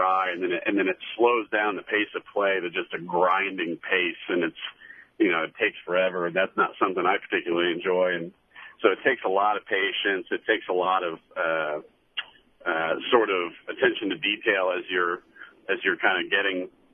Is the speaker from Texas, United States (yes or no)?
yes; Texas, United States; I grew up in Texas, so the wind blows like crazy there all the time